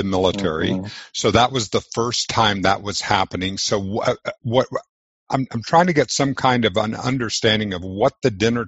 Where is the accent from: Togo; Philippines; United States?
United States; Victoria, Texas; I grew up in Victoria, Texas, which is south central.